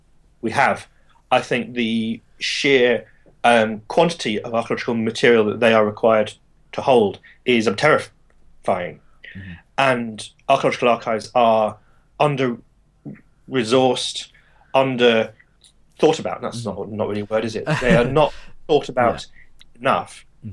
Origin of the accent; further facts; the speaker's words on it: United Kingdom; I'm a British archaeologist